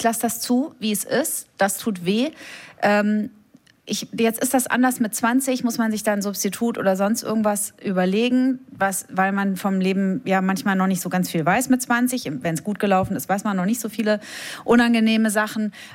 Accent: Fulda, Hesse, Germany; Ich bin in der Nähe aufgewachsen in Westdeutschland, in Fulda.

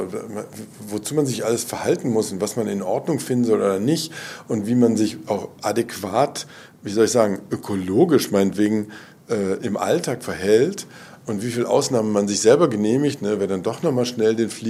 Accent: Berlin, Germany; nämlich Berlin, die ja meine Stadt ist und auch meine Heimat und der Ort, an dem ich eigentlich immer sein will

